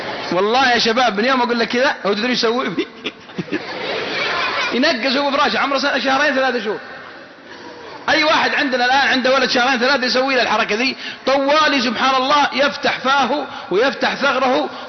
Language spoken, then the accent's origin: Arabic; Mecca, Makkah Province, Saudi Arabia; born there; يعني ولدت في مكة، من يوم أقول لهم ولدت بمكة يعرفونها